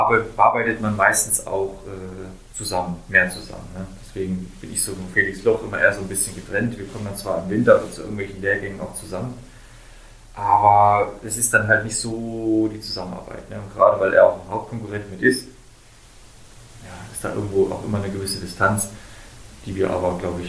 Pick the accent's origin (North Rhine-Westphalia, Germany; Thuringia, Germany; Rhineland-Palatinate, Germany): Thuringia, Germany; Oberhof; Da gibt es Oberhof, da wo ich herkomme